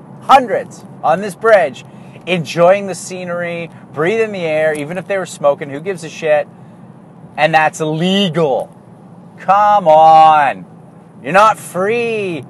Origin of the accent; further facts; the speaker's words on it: Canada; So as this is happening, this frame of reference stuff, I'm growing up not quite as a Canadian because everything I'm being taught by my folks is coming from a different frame of reference